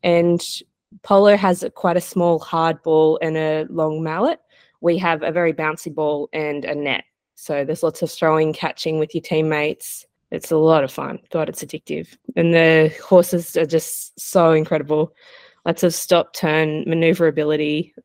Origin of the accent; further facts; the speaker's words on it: Scone, New South Wales, Australia; considering I grew up in Scone, I really hadn't had a lot to do with the thoroughbred studs.